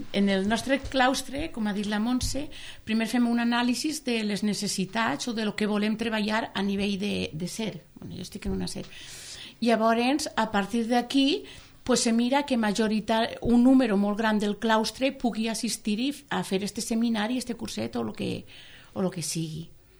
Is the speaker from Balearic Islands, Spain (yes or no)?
no; Barcelona, Catalonia, Spain; jo vinc de Barcelona, de les rodalies de Barcelona